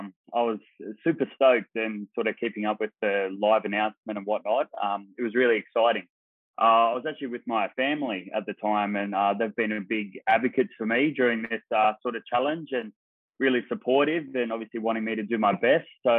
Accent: New South Wales, Australia; also born or lived in New Zealand / Perth; I sort of lived in Perth for a while in WA, and then worked my way back over to New South Wales. And then I grew up in a small town on the mid-north coast called Foster Tuncurry, great little community there.

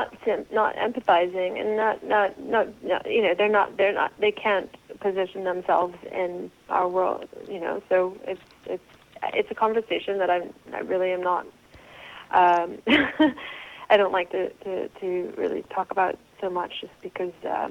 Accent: Bahamas; I think when I was growing up in the Bahamas, I had the opportunity to go to a private school here

